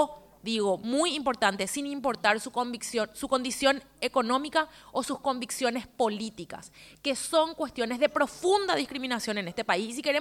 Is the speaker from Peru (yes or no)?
no; Paraguay; lo que nos une a todos por igual con como paraguayos